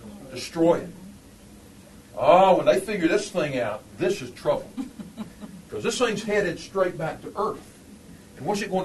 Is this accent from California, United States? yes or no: no; Florida, United States; I grew up in Florida watching the Saturns go up and the shuttles go up.